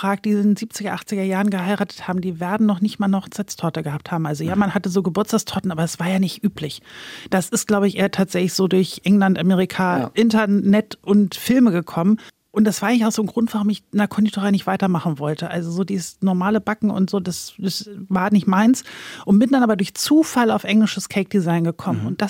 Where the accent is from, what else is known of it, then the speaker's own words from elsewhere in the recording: Volksdorf, Hamburg, Germany; Das heißt ja auch Volksdorf. Also ich habe nie woanders gelebt. Ich liebe Volksdorf, das ist meine Heimat, das ist mein Zuhause.